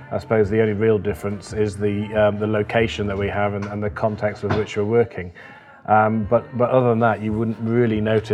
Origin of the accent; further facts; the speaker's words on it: Germany; So I was actually born and brought up in British Forces Germany. My father was a teacher doing the similar sort of thing.